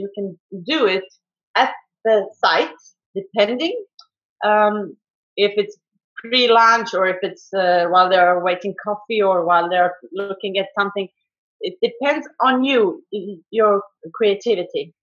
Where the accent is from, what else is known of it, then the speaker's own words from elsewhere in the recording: Serbia; I am from Serbia, but the camp is in Montenegro.